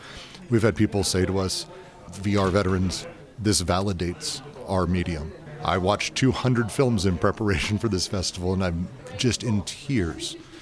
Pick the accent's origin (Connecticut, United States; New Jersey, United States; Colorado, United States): Colorado, United States; Denver; also born or lived in San Francisco / Los Angeles; I grew up in Denver, Colorado. I moved to San Francisco and Los Angeles. That's basically the tapestry of my life.